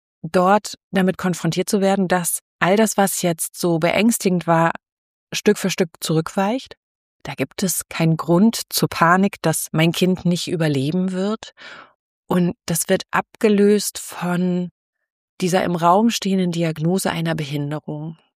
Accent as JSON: {"language": "German", "town": "Bielefeld", "region": "North Rhine-Westphalia", "country": "Germany", "tie": "born or raised there", "said": "ich bin groß geworden in Nordrhein-Westfalen, in Bielefeld."}